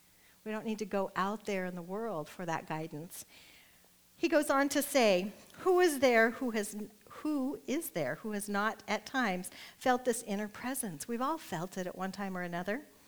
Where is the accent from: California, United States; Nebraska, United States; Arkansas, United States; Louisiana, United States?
Nebraska, United States; I'm from Nebraska, so I'll say it how I say it